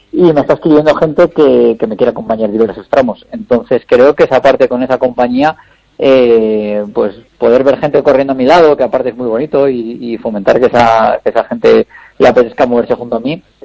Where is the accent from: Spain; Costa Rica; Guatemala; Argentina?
Spain; León, Castile and León; sobre todo de la zona de León, que es de donde yo soy